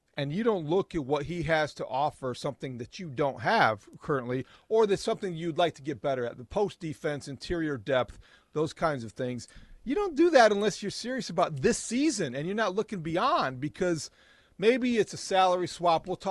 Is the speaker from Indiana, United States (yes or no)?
yes; Indiana, United States; Well, I grew up in Indiana, Molly.